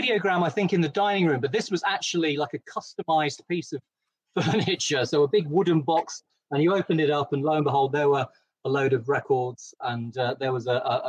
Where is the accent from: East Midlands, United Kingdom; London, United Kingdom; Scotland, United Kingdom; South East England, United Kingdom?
East Midlands, United Kingdom; I'm from the East Midlands, and so heavy metal is in my blood.